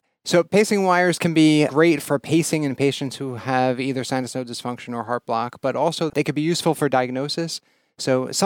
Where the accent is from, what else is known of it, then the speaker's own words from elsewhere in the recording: New York, United States; Sure. I grew up in New York.